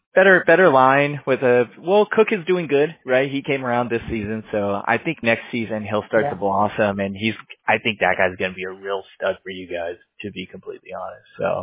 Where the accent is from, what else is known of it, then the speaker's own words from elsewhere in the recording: California, United States; So I'm actually from California, but I don't like the teams out here.